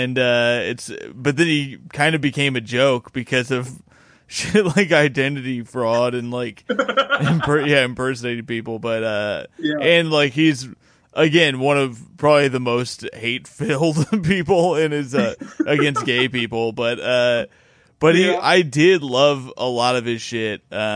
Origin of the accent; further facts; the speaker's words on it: Bloomington, Indiana, United States; It's in Bloomington, my hometown.